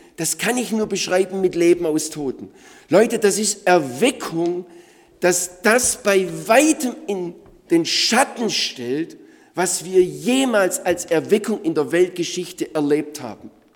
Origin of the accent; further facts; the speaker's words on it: Germany; Und ich meine, wenn man als Deutscher eingeladen wird nach Indien, da hat man natürlich dieses ganz demütige Gefühl